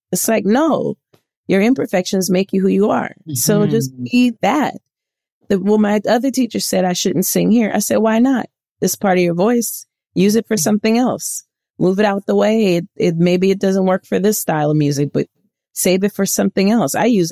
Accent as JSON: {"language": "English", "town": "New Orleans", "region": "Louisiana", "country": "United States", "said": "You know, I'm from New Orleans. We classy."}